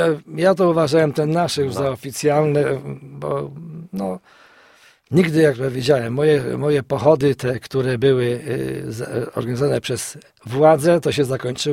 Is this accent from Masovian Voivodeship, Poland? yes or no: no; Śrem, Greater Poland Voivodeship, Poland; now in Kalisz, Poland; się ożeniłem w Kaliszu, bo w ogóle pochodzę ze Śremu. Ale żonę mam kaliszankę, tutaj się ożeniłem